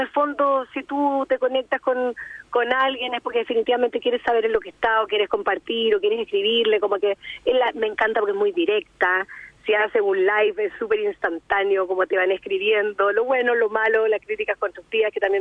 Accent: Chile; nosotros como chilenos con una hija americana fue como wow

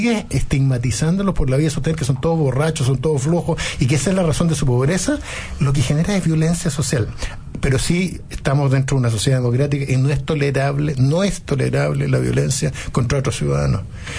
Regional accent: Chile; como mestizo chileno

